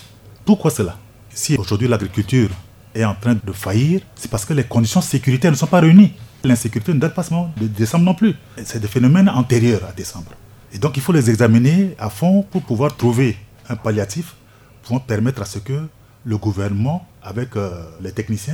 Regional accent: Paoua, Ouham-Pendé, Central African Republic; si je quitte ma ville de Paoua, pour Bangui, j'en ai pour moins de 24 heures.

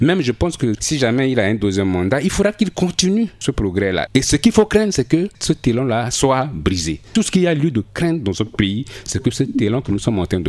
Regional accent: Bangassou, Mbomou, Central African Republic; l'armée n'est pas seulement à Bangui, chez moi à Bangassou, les FACA ont été déployés

